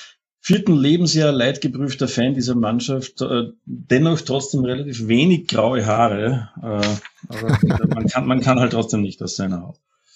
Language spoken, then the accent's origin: German; Upper Austria, Austria; born there; now in Vienna, Austria; also ich bin aus Oberösterreich gebürtig, wohne jetzt natürlich seit Studienzeiten über 20 Jahre schon in Wien.